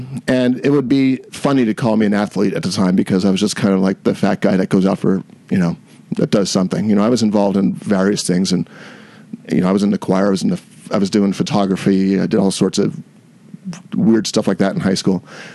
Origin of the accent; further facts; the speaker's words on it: San Clemente, California, United States; also born or lived in Flushing, New York; I was born in Flushing, New York. I went to high school actually in San Clemente, California.